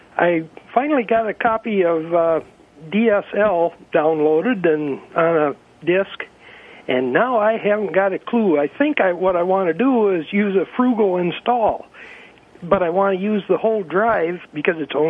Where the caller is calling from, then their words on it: New York, United States; Southwest New York. Climber.